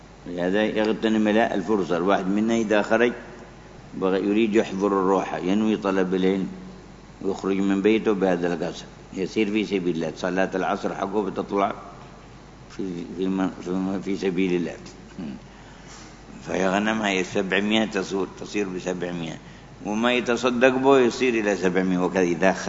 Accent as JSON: {"language": "Arabic", "region": "Hadramaut", "country": "Yemen", "said": "السائد عندنا في حضرموت"}